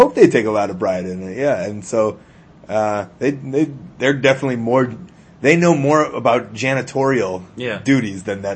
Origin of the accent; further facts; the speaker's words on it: Chicago, Illinois, United States; also born or lived in Florida; I came home to Chicago and I was like, I'd like to start kind of getting into comedy a little bit. I moved back to Chicago from Florida.